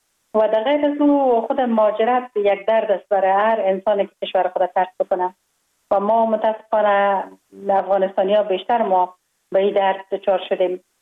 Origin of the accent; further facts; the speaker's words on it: Kabul, Afghanistan; من خوشبختانه در یک خانواده روشن فکر به دنیا آمدم. در شهر کابل در محله کوتی سنگی تولد شدم.